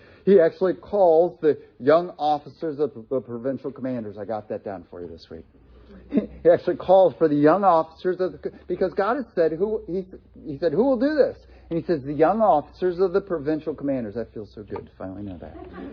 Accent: Delaware, Ohio, United States; And he spoke at Gray Chapel in my hometown, political speech in his campaign.

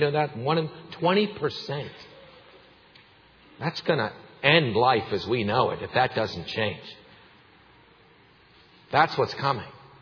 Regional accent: Salzburg, Austria; You know, I grew up in Salzburg, and north of Salzburg is a place called Salzburg Extension.

